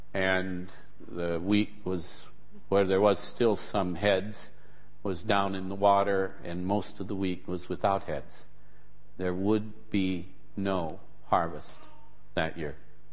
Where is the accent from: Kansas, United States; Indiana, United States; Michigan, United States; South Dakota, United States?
South Dakota, United States; Deadwood; born there; I was born in Deadwood, South Dakota. Any of you have even heard of it?